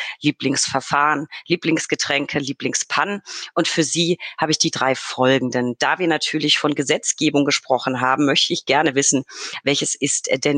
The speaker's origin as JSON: {"language": "German", "region": "Bavaria", "country": "Germany", "said": "Ich komme ja eben aus Unterfranken, gehört ja zu Bayern"}